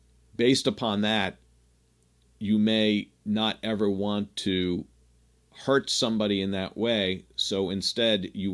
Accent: New Jersey, United States; Lizette's born in New Jersey, I'm born in New Jersey, we talk like we're from Jersey, and we communicate and we think anything I say, since I'm from Jersey

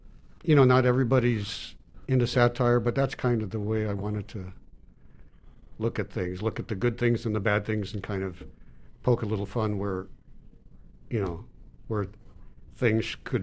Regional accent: Nebraska, United States; I come from Nebraska where there really aren't that many trees. You kind of, you know, I grew up kind of loving trees because there weren't that many of them

